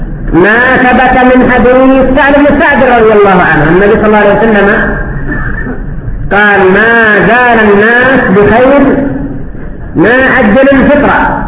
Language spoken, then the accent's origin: Arabic; Yemen; وقد فوتوا على المسلمين عندنا في اليمن